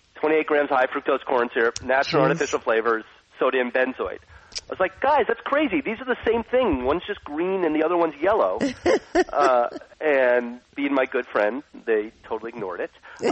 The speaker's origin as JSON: {"language": "English", "town": "Manhattan", "region": "New York", "country": "United States", "also_born_or_lived": "California", "said": "I was working really hard, and I'm from Manhattan, and that's why I moved back from California after 9/11 to help my city."}